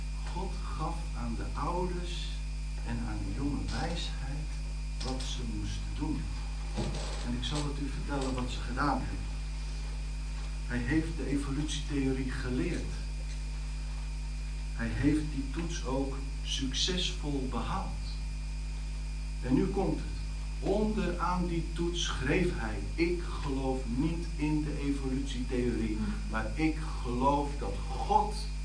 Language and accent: Dutch; Netherlands; Ik ben Nederlander. Ondanks dat ik een hemelburger ben, ben ik ook Nederlander. Ik heb een Nederlands paspoort.